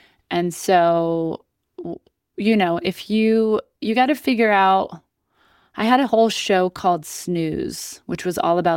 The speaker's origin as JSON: {"language": "English", "region": "Midwest", "country": "United States", "lives_now": "Los Angeles, United States", "said": "I mean, listen, I didn't realize how Midwest I am until I meet other people f"}